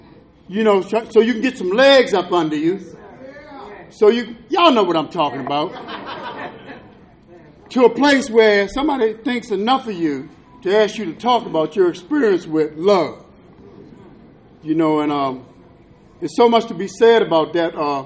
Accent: Alexandria, Virginia, United States; now in Washington, United States; So I come up from Alexandria, and my mother moved to Northeast D.C. I'm by an infamous housing project called Lincoln Heights.

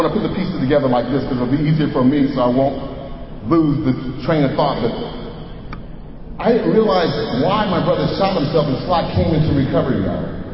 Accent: Pueblo, Colorado, United States; also born or lived in Clovis, New Mexico / Odessa, Texas; I was born in Clovis, New Mexico, raised in Pueblo, Colorado, and Odessa, Texas. These little small towns in the Midwest, right?

